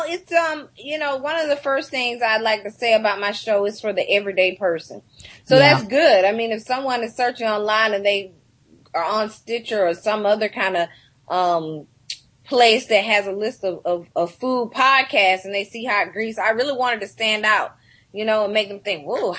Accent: Athens, Georgia, United States; moved away as an adult; also born or lived in Atlanta; now in New York, United States; Well, I was born and raised in Athens, Georgia, a fourth generation Athenian. A lot of people may know Athens because of the University of Georgia.

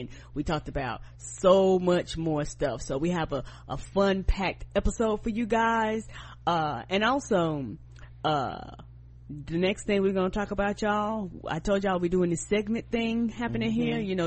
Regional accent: the South, United States; and y'all know I'm from the South. I love some barbecue.

